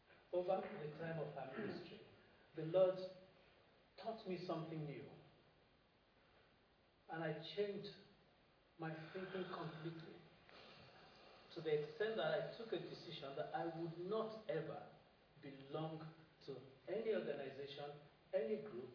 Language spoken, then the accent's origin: English; Nigeria; moved away as an adult; now in United Kingdom; I grew up in Nigeria, and I grew up having the confidence that I could rise to anywhere. And at 35, 36, I moved over to the UK.